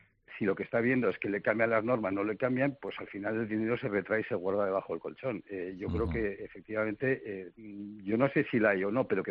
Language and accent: Spanish; Spain; los inversores somos españoles.